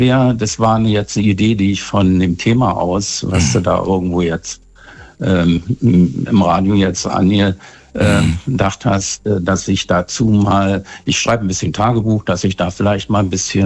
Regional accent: Berlin, Germany; born there; Ich bin geborener Berliner.

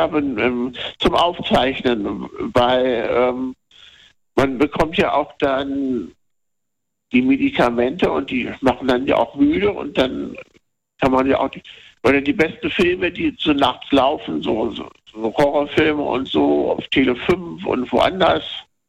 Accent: Laatzen, Lower Saxony, Germany; Ich bin ja hier in Laatzen aufgewachsen.

